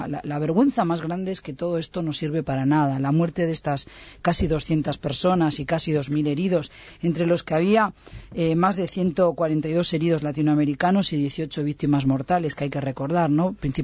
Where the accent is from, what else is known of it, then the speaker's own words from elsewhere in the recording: Basque Country, Spain; siendo vasca o del norte, estaba viviendo en Madrid con mi familia